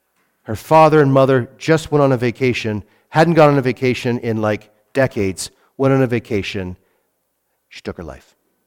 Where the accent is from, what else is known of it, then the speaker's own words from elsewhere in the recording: Canada; We don't realize how blessed we are to be from Canada. A melting pot of people.